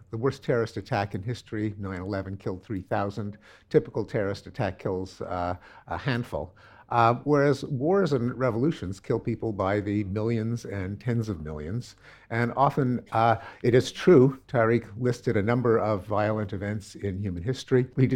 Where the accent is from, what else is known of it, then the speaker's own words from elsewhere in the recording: Canada; I'm Canadian.